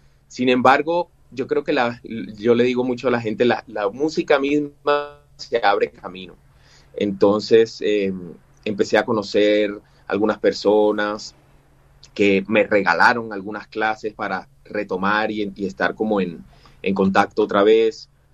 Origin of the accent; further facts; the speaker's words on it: Cuba; accent: Cuban; now in Bogotá, Colombia; le cuento a mucha gente que mi acento cubano es otra cosa, casi que nulo, solo me... como que aflora cuando estoy con mi familia, ¿no? Cuando me reúno con mi familia vuelve esto adelante. Entonces, básicamente llegué a Bogotá porque tenía un tío músico